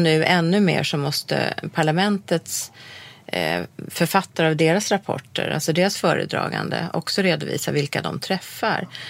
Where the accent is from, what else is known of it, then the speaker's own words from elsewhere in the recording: Sweden; Jag tror inte att de lyssnade på oss för att vi är svenskar.